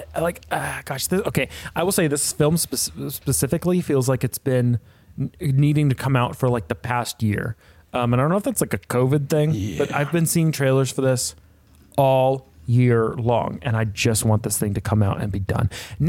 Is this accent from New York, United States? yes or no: yes; New York, United States; As I grew up in New York, and you grew up in up in Maine.